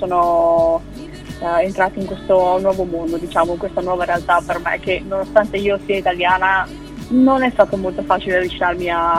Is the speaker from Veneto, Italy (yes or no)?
yes; Bardolino, Veneto, Italy; Allora, io sono di Bardolino, vengo da Bardolino, che è un paese in provincia di Verona.